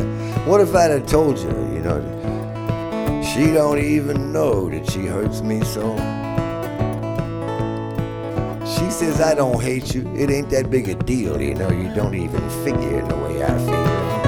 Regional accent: New Orleans, Louisiana, United States; the fruit and vegetable man that used to come down the street that I grew up on in New Orleans when I was a kid.

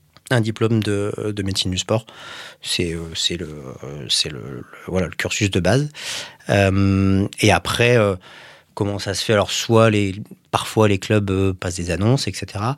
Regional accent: Valenciennes, Hauts-de-France, France; also born or lived in Lille; Et je suis né à Valenciennes.

